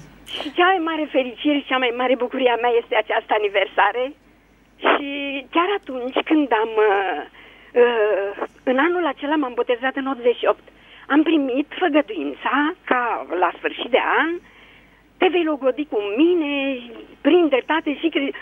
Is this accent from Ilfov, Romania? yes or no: yes; Bragadiru, Ilfov, Romania; Sunt din Bragadirul